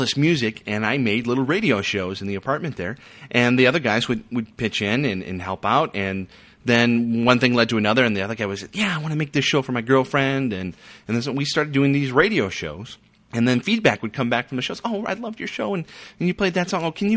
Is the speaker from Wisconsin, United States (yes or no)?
yes; Madison, Wisconsin, United States; Okay, after I left a radio station in San Francisco, I moved back to my hometown in Madison, Wisconsin